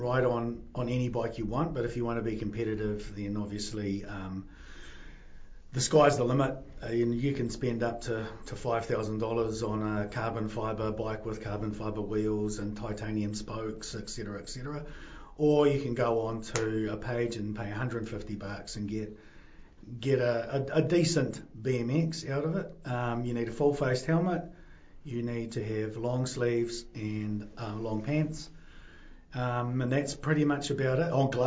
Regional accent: Auckland, New Zealand; Like I said, I was born and raised in Auckland.

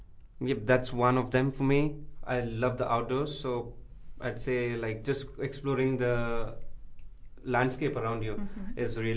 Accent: Pune, Maharashtra, India; born there; And yeah, Marathi, because I was born in Pune, and there's, like, Maharashtra people speak Marathi.

